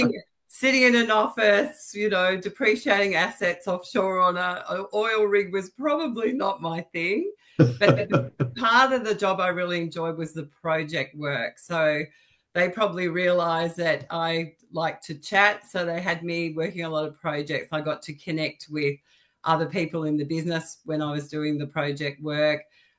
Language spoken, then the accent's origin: English; Sale, Victoria, Australia; I grew up in Gippsland. So I'm a country girl, originally from Sale.